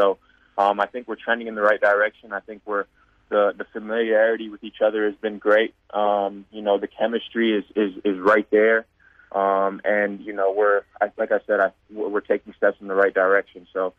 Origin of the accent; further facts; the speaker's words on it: Toronto, Ontario, Canada; now in Melbourne, Australia; I'm from Toronto, so being in a bigger city like Melbourne has been, it's been great. And I fit right in, and it feels like home.